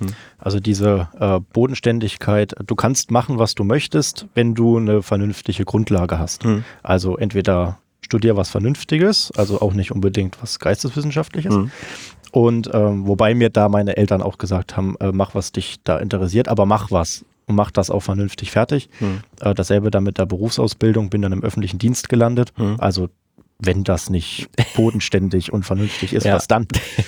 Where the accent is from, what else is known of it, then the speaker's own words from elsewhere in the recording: Meiningen, Thuringia, Germany; sondern in Meiningen direkt. Mhm. Da, wo ich herkomme, wo ich mich auskenne.